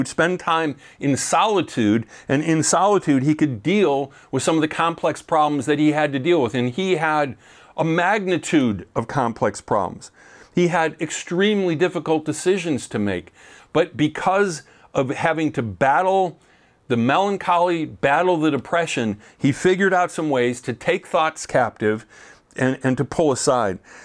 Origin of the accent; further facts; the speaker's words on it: Washington, United States; I'm not in my home state of Washington where I want to be.